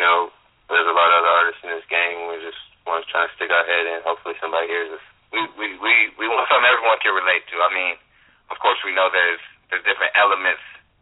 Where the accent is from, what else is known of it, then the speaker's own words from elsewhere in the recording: Oakland, California, United States; I'm from the Bay Area. I'm from Oakland.